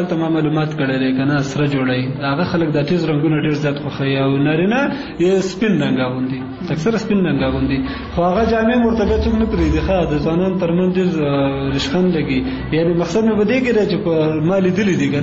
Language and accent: Pashto; Kunar, Afghanistan; زه اصلا د کونړ ولایت اوسیدونکی یم ګورم ما په نورستان کې وخت هم تیر کړی